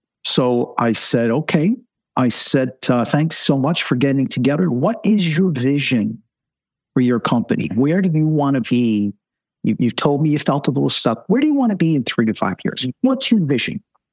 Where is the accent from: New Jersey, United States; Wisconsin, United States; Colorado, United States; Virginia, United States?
New Jersey, United States; And I grew up in New Jersey. I talk a lot, and I totally get that.